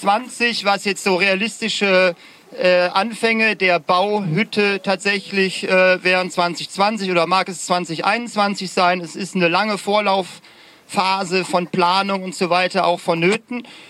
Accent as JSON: {"language": "German", "region": "North Rhine-Westphalia", "country": "Germany", "said": "ich bin eigentlich aus dem Kölner Randgebiet, da bin ich zu Hause"}